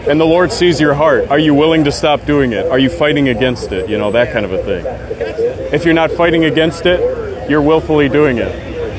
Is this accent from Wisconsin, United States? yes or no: yes; Wisconsin, United States; I'm actually from Wisconsin. I'm actually a traveling preacher now with my brothers and sisters.